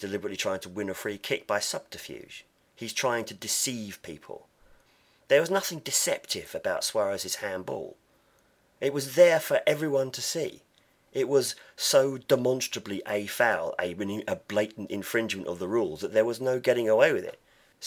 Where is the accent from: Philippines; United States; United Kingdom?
United Kingdom; England; if the situation was replicated for England as an Englishman or for Crystal Palace as a Crystal Palace supporter